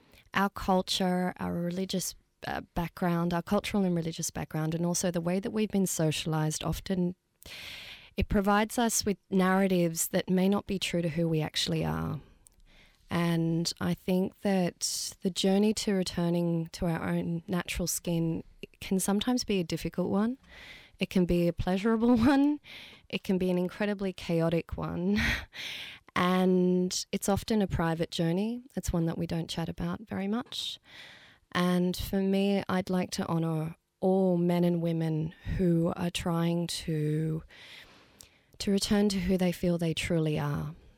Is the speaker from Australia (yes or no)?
yes; Sydney, New South Wales, Australia; we're all women of color, we're all from Western Sydney